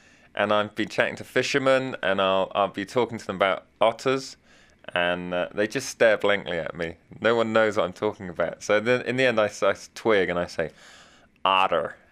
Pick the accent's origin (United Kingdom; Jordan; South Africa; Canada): United Kingdom; England; I'm an Englishman, and I don't want to come to America and start telling people how I think they should do stuff.